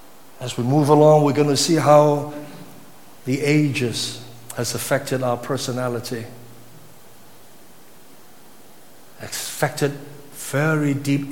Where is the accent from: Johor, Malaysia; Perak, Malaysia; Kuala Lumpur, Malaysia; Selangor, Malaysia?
Perak, Malaysia; Ipoh; Just because, you know, I was from Ipoh, I spoke Cantonese.